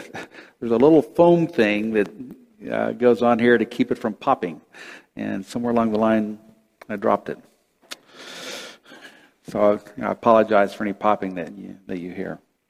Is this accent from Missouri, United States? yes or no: no; Texas, United States; As many or most of you know, I grew up in Texas. And Texas has this nice long Gulf Coast.